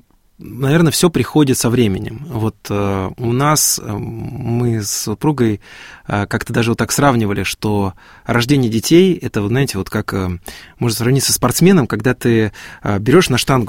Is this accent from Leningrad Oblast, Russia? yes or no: no; Tver, Tver Oblast, Russia; Ну, мы родом из с Твери